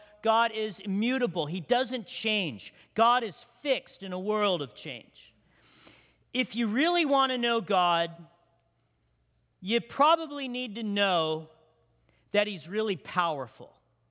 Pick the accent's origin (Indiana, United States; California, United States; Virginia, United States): California, United States; Big Bear; When I was a kid growing up in Big Bear, by the way, I'm a hick from Big Bear.